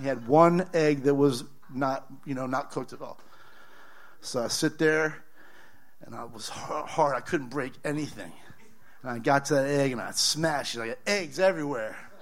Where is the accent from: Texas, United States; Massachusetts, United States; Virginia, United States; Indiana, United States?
Indiana, United States; I'm from Indiana originally